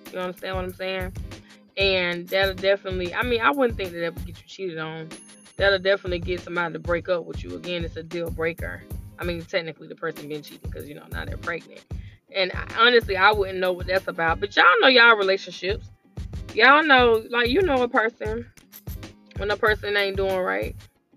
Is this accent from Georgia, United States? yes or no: yes; Atlanta, Georgia, United States; I am, listen, I'm from Atlanta, y'all.